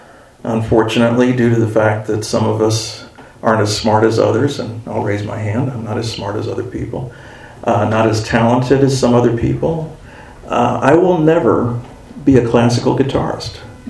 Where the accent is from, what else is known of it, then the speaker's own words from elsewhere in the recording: Ohio, United States; I did most of my growing up in Northwest Ohio, which is farm country